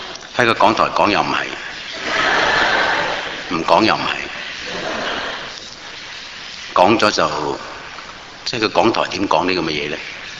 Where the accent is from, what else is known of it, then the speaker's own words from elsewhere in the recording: Hong Kong; 我哋香港人讲嗰啲说话，嗰啲特别好流行